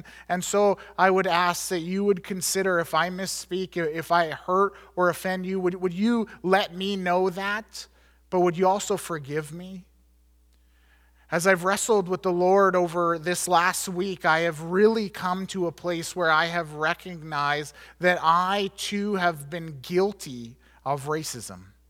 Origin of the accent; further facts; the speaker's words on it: Canada; I recognize that as a Canadian middle-class white man, I have no idea what it means to be a person of color.